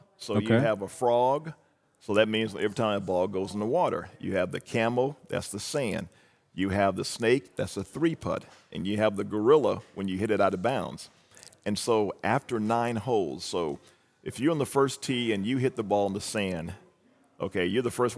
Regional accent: Oklahoma City, Oklahoma, United States; I grew up in Oklahoma City

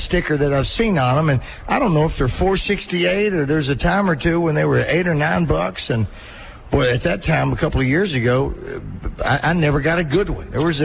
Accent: Hot Springs, Arkansas, United States; I mean, growing up in Hot Springs, I saw Bill Clinton's house.

